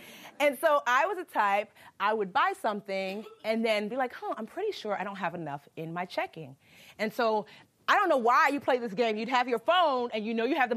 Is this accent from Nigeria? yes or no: yes; Nigeria; I'm Nigerian, so we have something called jollof rice.